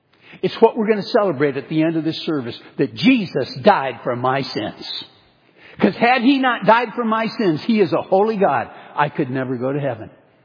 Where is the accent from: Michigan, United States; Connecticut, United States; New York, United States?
Michigan, United States; And I say, well, I'm a pastor from Michigan.